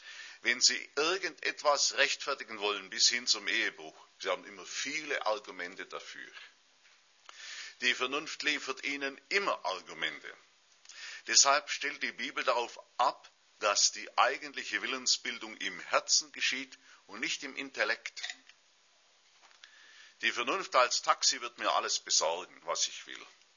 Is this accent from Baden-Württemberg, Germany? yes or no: yes; Ulm, Baden-Württemberg, Germany; Man hat die Bombennächte erlebt. Ich weiß das als Kind noch, wie sich das in Ulm ereignet hat.